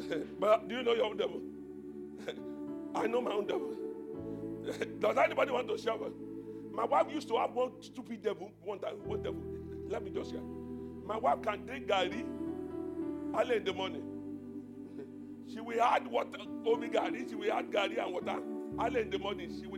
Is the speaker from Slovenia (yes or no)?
no; Malaysia; We are both from Malaysia.